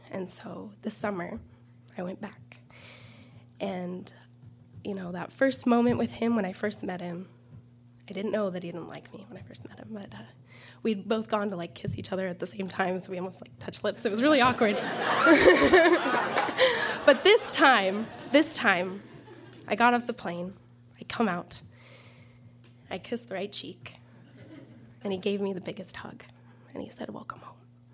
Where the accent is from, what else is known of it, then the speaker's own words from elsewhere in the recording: Idaho, United States; I was like, oh, I'm from Idaho.